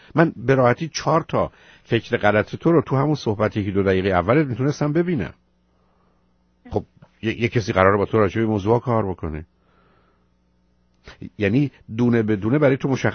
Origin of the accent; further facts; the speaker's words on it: Iran; ما ایرانی هستیم و فارسی بلدیم